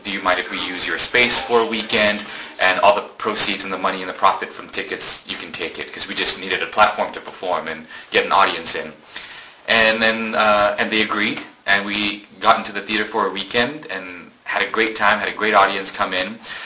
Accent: Malaysia; In Malaysia.

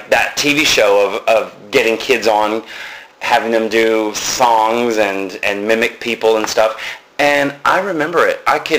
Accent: Chickamauga, Georgia, United States; I was born and raised in Chickamauga, Georgia.

